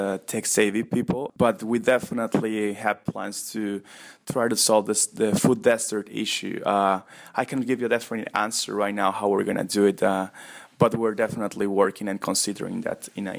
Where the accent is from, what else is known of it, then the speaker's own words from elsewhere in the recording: Mexico; moved away as an adult; also born or lived in Germany / Brazil; now in United States; I'm from Mexico originally. I study half of my undergrad in Mexico, half of it in Germany. I worked for 2 years in Siemens in Munich. After that, I was transferred to Brazil. I lived for 2 years in Brazil.